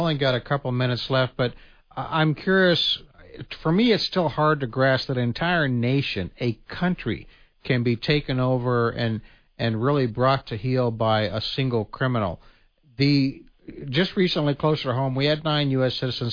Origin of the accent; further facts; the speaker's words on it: Mexico; I was raised in Mexico, and there's lots of other societal elements that go into probably like you saw in Colombia